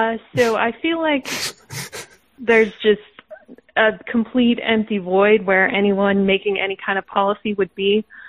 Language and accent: English; Utah, United States; But I am also from Utah, and I wanted to talk about the Great Salt Lake